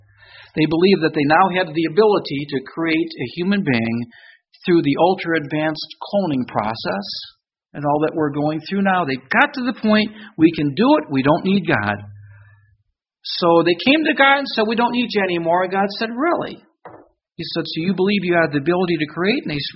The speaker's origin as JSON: {"language": "English", "region": "Michigan", "country": "United States", "tie": "born or raised there", "said": "I grew up in Michigan. Blizzards don't worry me."}